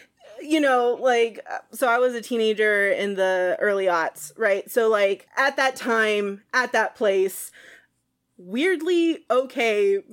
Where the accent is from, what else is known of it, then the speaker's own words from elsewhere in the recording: San Antonio, Texas, United States; I grew up in San Antonio, Texas, so... I'm sure everybody listening got a picture of what that political religious landscape might look like.